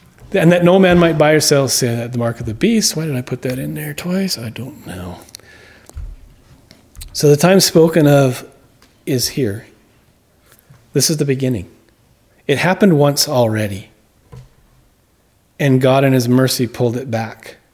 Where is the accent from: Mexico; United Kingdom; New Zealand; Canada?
Canada; also born or lived in United States; And I am a Canadian, and I'm both American and a Canadian, but I lived in Canada.